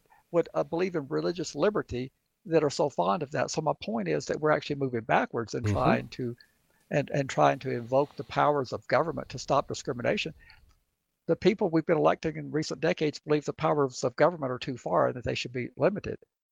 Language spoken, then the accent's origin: English; Georgia, United States; I grew up in the South in your state of Georgia